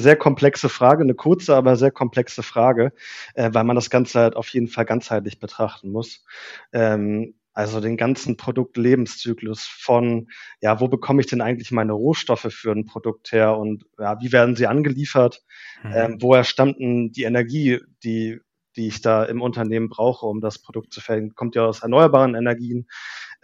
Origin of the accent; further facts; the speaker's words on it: Northern Germany, Germany; wie ich sowohl Swahili als auch Englisch perfekt sprechen könnte als Norddeutscher.